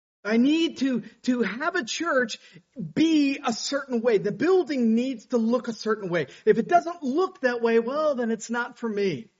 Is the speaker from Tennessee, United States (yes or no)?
yes; Tennessee, United States; I grew up in Tennessee. And around us there were back hills churches.